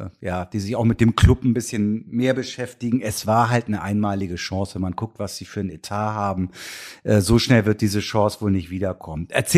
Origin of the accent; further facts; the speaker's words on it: Kiel, Schleswig-Holstein, Germany; born there; ich komme nun mal aus Kiel gebürtig